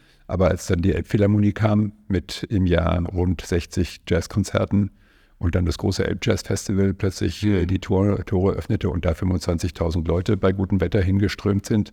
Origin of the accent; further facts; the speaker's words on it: Bavaria, Germany; Ich bin tatsächlich in Bayern groß geworden, in der Nähe des Chiemsees, in den Bergen. Hab dort meine ganze schulische Laufbahn verbracht und war auch bis zum ersten Staatsexamen, ich bin Jurist, Volljurist, dort gelebt.